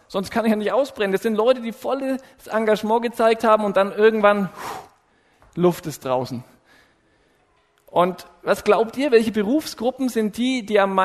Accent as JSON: {"language": "German", "town": "Nuremberg", "region": "Bavaria", "country": "Germany", "said": "Ich habe Medizin studiert in Erlangen, an der Uni Erlangen und bin aus Nürnberg."}